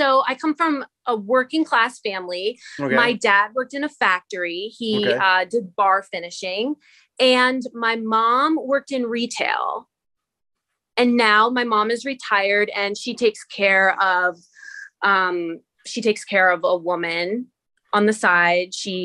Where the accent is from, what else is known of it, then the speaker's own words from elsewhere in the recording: Muhlenberg, Pennsylvania, United States; So I grew up right outside of Reading, Muhlenberg. Okay. Yeah, it's a nice area, Berks County, okay. A lot different from where I am now, Union County.